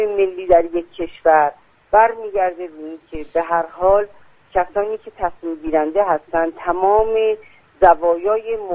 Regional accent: Iran; به عنوان یک شهروند، به عنوان یک ایرانی مطرح هست

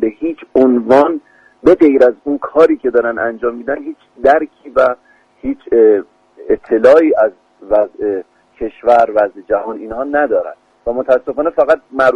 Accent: Iran; یه ادای دل خیلی کوچیک داشته باشم به وطنم، به کشورم ایران

